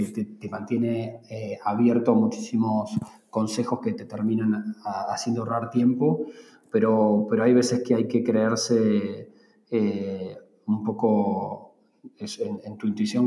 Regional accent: Argentina; Sí, los argentinos somos muy de rock, la verdad.

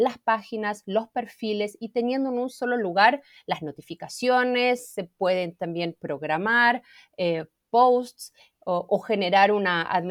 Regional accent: Argentina; now in Brazil; Yo estoy basada en Brasil, pero soy argentina y desde aquí cuido toda la región.

